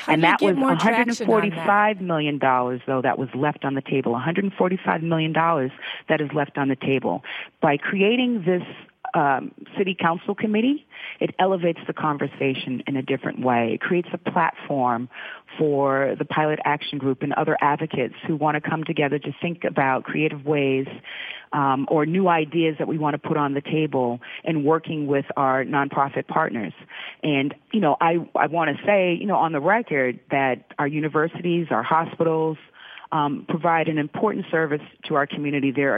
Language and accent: English; Boston, Massachusetts, United States; Boston is an amazing city. It is my hometown. I love it dearly.